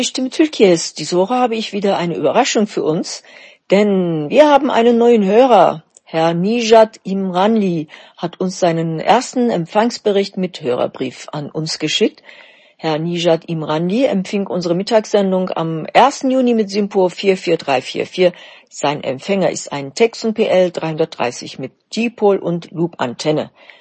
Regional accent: Baku, Azerbaijan; now in Berlin, Germany; Mein Interesse begann in meiner Heimatstadt Baku in Aserbaidschan und begleitet mich auch nach meinem Umzug nach Berlin bis heute.

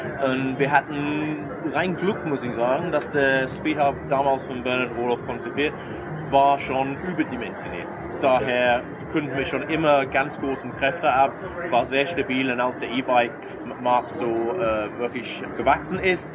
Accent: England, United Kingdom; German is a second language; now in Germany; Ja, also einige von Ihren Zuhörern können bestimmt merken, ich bin kein gebürtiger Deutscher. Ich bin Engländer, wohne in Deutschland schon 25 Jahre jetzt.

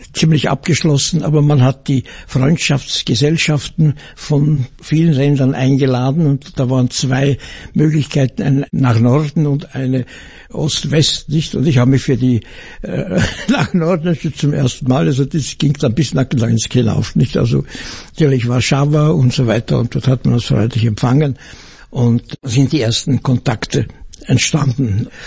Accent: Austria; Und wir hörten, wir sind Österreicher, da war ein bisschen Begeisterung aufgenommen.

